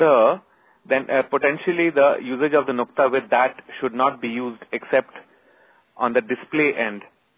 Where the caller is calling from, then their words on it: Delhi, India; I'm calling from Delhi.